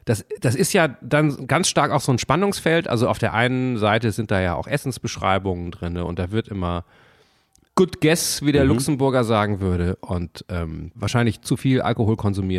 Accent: Hamburg, Germany; ich komme aus Hamburg.

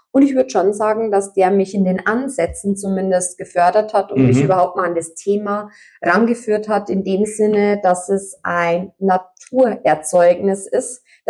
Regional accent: Bavaria, Germany; accent: Upper Palatinate; Also ich komme ja aus der Oberpfalz, wenn man unschwer hört, gell?

